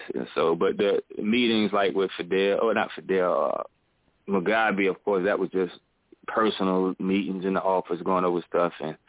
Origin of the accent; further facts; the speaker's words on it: North Carolina, United States; also born or lived in Zimbabwe; now in Detroit, United States; I moved from North Carolina to Africa, to Zimbabwe. Then I came back from Zimbabwe after 14 years to Detroit.